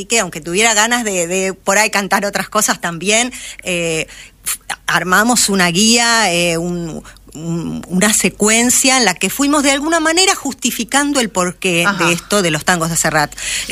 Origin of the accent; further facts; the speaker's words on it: Avellaneda, Buenos Aires Province, Argentina; Viví por muchos lados de chica, en realidad, por cuestiones de laburo de mis padres, pero desde la escuela primaria, los últimos grados de la escuela primaria, ya viví en Avellaneda.